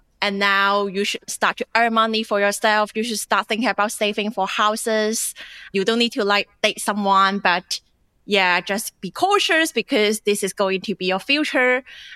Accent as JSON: {"language": "English", "country": "China", "tie": "born or raised there", "said": "because I grew up in China"}